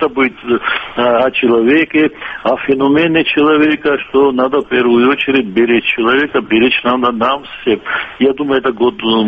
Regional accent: Sukhumi, Abkhazia, Georgia; был несколько лет назад в моем родном городе. Я Сухумский сам.

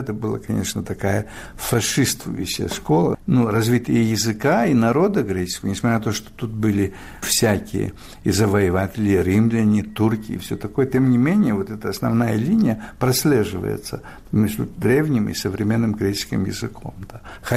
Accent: Greece; moved away; Потому что, вы знаете, в 60-м году, когда я уехал из Греции, Греция уже пережила результаты гражданской войны, страна начала перестраиваться, начала входить в такую нормальную жизнь. И я помню, ну, у нас довольно дяди, тети, бабушки были довольно нормальный уровень жизни.

